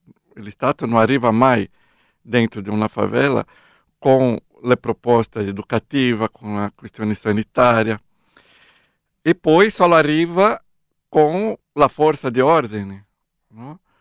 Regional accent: São Paulo, Brazil; born there; Italian is a second language; now in Recife, Brazil; Sono nato a São Paulo, però sono trasferito a Recife già da più di 30 anni ormai. Mi sento più recifense anziché paulistano.

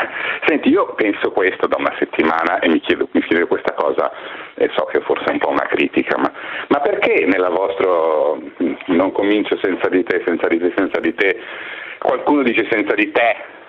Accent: Milan, Lombardy, Italy; now in Rome, Italy; Io sono milanese, vivo a Roma.

